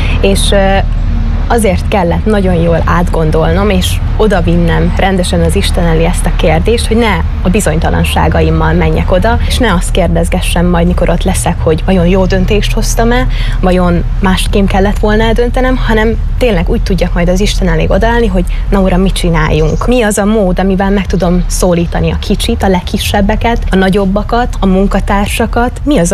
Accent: Berehove, Zakarpattia Oblast, Ukraine; Beregújfaluból származom, 23 éves vagyok

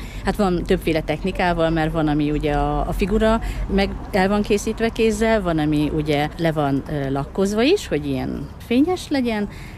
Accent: Budapest, Hungary; now in Cserépfalu, Hungary; hát én pesti vagyok eredetileg, úgyhogy nagy változás volt ahhoz képest.

